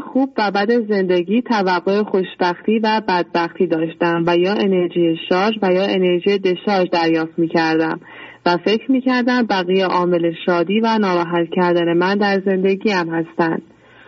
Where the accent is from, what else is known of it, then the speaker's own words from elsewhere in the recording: Iran; چرا در ایران به دنیا آمدم و بزرگ شدم و چرا دین من مسلمان شده است.